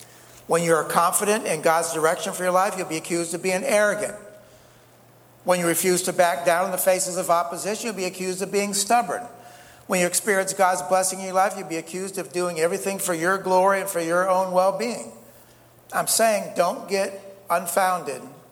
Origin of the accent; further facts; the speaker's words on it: United States; But I mean, you know, growing up in America, you know, most of my life